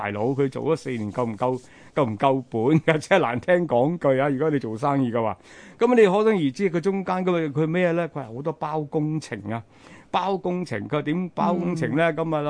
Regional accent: Hong Kong; 我哋香港人以前好即係以前啦吓，几十年前啦，都一样有啲所谓呢一个吓即係比利时嘅呢个咁嘅习惯。

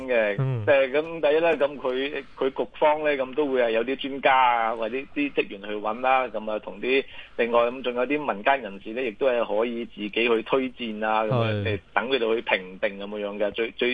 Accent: China; 作為中國人啊，咁呢啲嘅節日，我哋當然係重視啦

